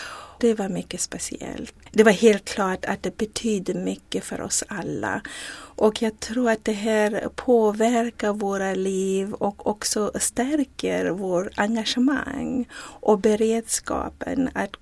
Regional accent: KwaZulu-Natal, South Africa; now in Sweden; jag är född i Sydafrika i en mycket fattig del av apartheid Sydafrika ute på landsbygden i KwaZulu-Natal. Och växte upp i en stor familj.

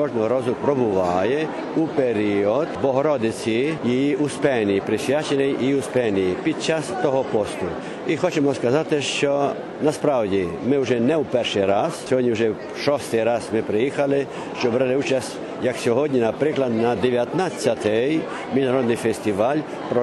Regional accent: Romania; хоча й ми з Румунії, ми українці у Румунії, але ми приходячи на Україну, ми думаємо, що прийшли до нас.

